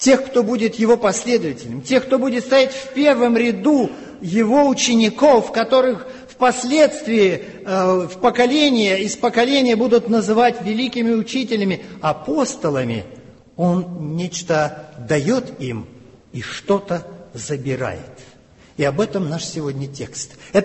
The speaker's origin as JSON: {"language": "Russian", "region": "Moscow", "country": "Russia", "said": "а мы с вами из Москвы, из России"}